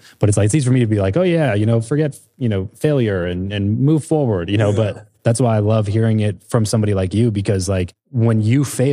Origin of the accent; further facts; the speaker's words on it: Lancaster, California, United States; now in Las Vegas, United States; Where I grew up. So 661 shout out. So I grew up there, desert, right? I moved to Vegas, desert.